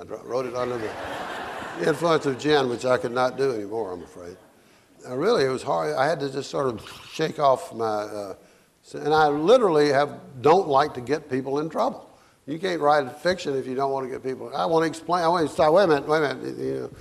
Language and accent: English; the South, United States; Because I'm from the South, I have to explain things in the North